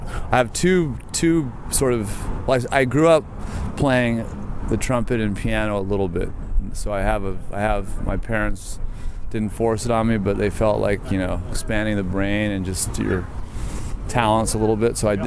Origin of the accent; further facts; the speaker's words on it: Long Beach, California, United States; I grew up in Long Beach, south of LA a little bit.